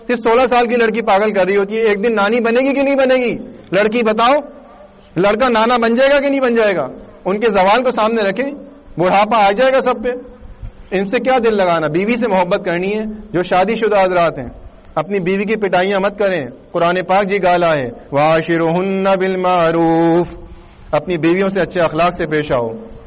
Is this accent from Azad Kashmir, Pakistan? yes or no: no; Karachi, Sindh, Pakistan; میں کراچی سے آیا ہوں